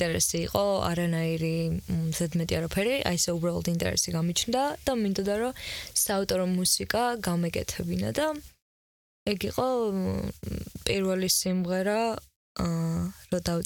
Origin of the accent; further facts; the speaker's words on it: Batumi, Adjara, Georgia; ბათუმიდან ვარ მუსიკოსი.